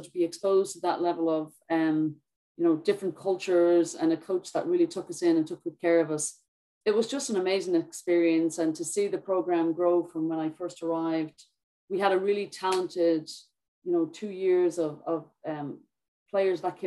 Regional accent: Dublin, Leinster, Ireland; now in United States; So I grew up in Walkinstown in Dublin, and my younger years, at the time there wasn't a ton of organized girls soccer for me.

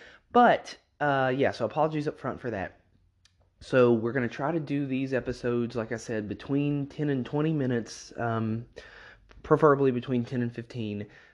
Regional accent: West Virginia, United States; to be from West Virginia. I'm proud to be an Appalachian.

